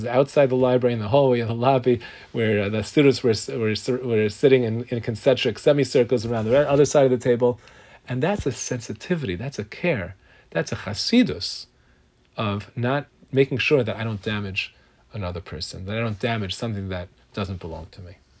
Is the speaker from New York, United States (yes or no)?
yes; Brooklyn, New York, United States; You know, I grew up in Brooklyn. So in Brooklyn, you have to parallel park. It's part of, you know, part of being a Brooklynite is parallel parking.